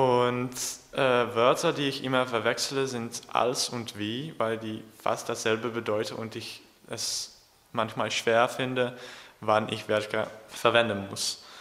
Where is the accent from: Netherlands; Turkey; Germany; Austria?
Netherlands; German is a second language; Hallo alle … aus den Niederlanden. Mein Geburtsjahr ist 2002 und ich lerne Deutsch